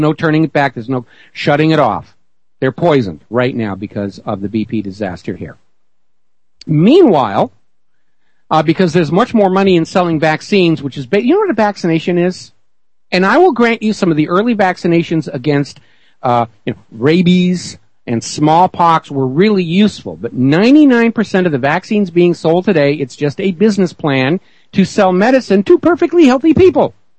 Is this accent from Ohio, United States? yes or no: no; New Hampshire, United States; And I'm from New Hampshire, so, of course, I favor the old Farmer's Almanac.